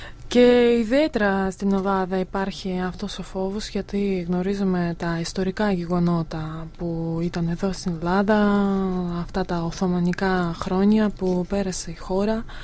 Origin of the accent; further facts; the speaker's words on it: Belarus; now in Greece; εγώ που είμαι προσωπικά προέρχομαι από Λεύκο Ρωσία, από μια χριστιανική χώρα